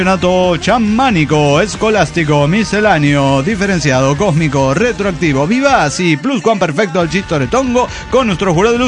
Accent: Mexico City, Mexico; de Ciudad de México.

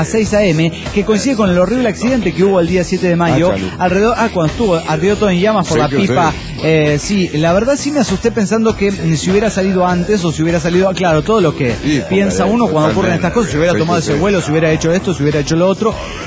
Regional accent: Guadalajara, Jalisco, Mexico; de Guadalajara.

